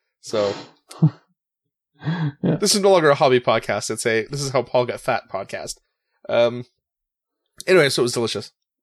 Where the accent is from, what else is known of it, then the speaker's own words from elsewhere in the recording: Canada; Well, we are French Canadian, right? So maple syrup and ham on Easter is kind of mandatory.